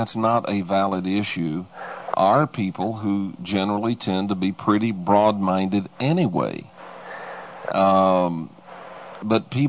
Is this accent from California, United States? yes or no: no; Texas, United States; and I'm a Texan, so I know, originally a Texan, they've grown up in a small community.